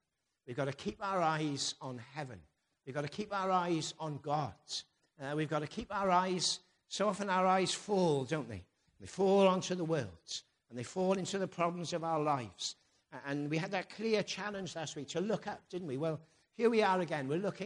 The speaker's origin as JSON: {"language": "English", "town": "Newport", "region": "Wales", "country": "United Kingdom", "tie": "born or raised there", "said": "I grew up in Newport. Nearly every day, I walked past the Usk. I crossed the bridge, perhaps, or I walked past the castle and I looked at the River Usk."}